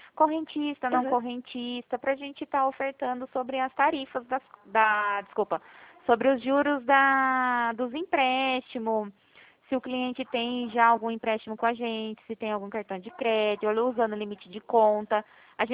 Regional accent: Araraquara, São Paulo, Brazil; eu sou de Araraquara

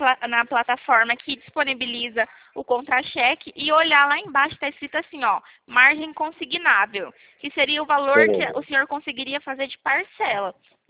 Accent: Pirassununga, São Paulo, Brazil; Sou do interior de São Paulo, de Pirassununga.

